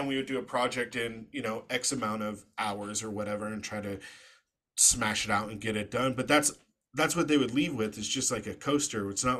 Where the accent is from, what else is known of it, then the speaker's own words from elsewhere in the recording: California, United States; I'm very clear that I'm from Southern California